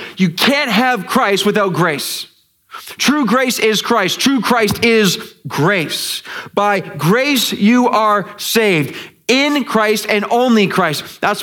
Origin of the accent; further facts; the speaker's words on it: Canada; Here I'm a kid from Canada in a continent they didn't even know existed.